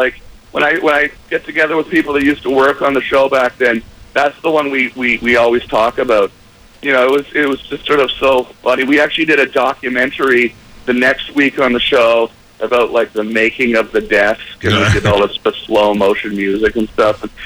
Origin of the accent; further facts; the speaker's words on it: Canada; I'm Canadian